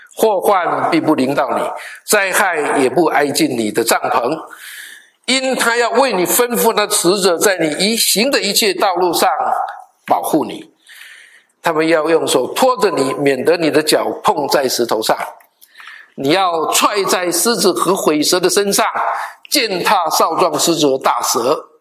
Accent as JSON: {"language": "Chinese", "country": "Taiwan", "moved": "yes", "lives_now": "United States", "said": "我们来美国以后，我们总是盼望我们的孩子 我记得我们从台湾来的哈"}